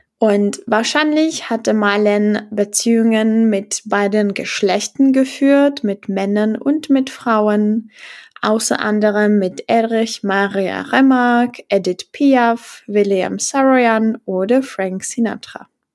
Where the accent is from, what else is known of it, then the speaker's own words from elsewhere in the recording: Ústí nad Labem, Ústí nad Labem Region, Czechia; also in meiner Heimatstadt gelebt, in Ústí nad Labem